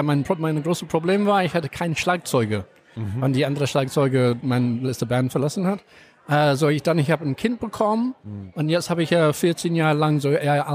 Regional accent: England, United Kingdom; German is a second language; also born or lived in South Africa; now in Berlin, Germany; Ich komme aus England und Südafrika. Ich habe bin in Berlin in 91 gelandet und habe so all die Zeit von den 90er gelebt mit Tacheles und so.

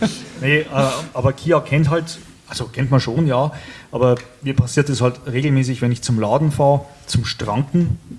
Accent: Bavaria, Germany; Ich komme aus der Oberpfalz.

